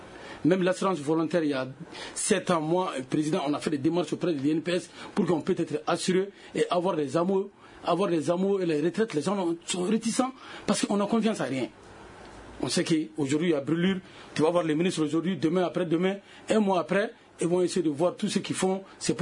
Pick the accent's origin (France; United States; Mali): Mali; nous sommes tous des Maliens.